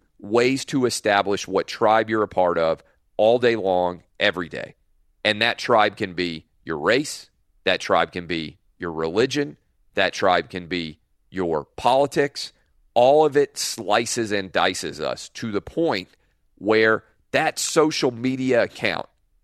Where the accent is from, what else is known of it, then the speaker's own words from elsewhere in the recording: United States; as an American, I would feel duty-bound to do the best possible thing to help the president that I could.